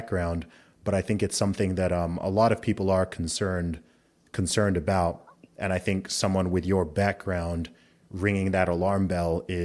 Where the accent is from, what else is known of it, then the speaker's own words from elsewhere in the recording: Saudi Arabia; also born or lived in England; I grew up primarily in the Middle East. I grew up in Saudi Arabia, but I was born in England, went to an American school in Saudi Arabia for a while. Then I went back to school in England. My family's from Nigeria.